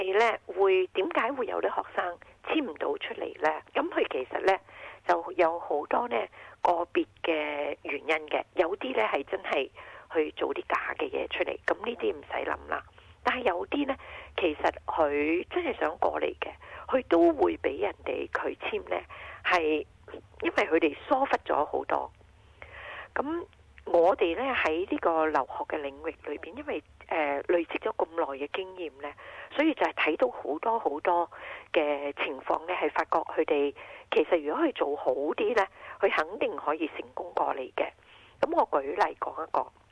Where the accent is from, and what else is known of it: China